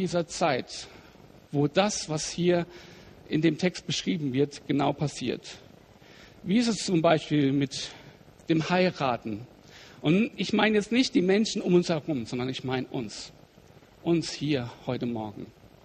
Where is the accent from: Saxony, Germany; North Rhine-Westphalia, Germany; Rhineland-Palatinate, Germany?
Rhineland-Palatinate, Germany; das sind meine Heimatkollegen, wo ich herkomme, aus der schönen Pfalz.